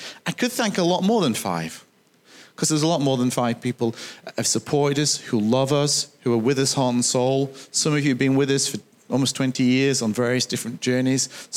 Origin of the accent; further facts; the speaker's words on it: United Kingdom; because we're British, and we tend to do this